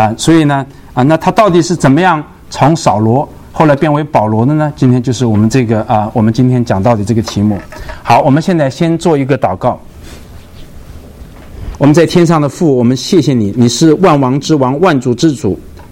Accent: Zhenjiang, Jiangsu, China; 但是如果你是江北人，像我这样的镇江人，如果在上海长大的话，我也会变得很有底气，因为我是在上海长大的。

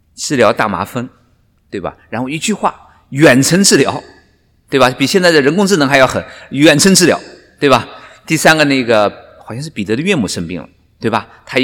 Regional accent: China; 这个错误我们中国人有个成语

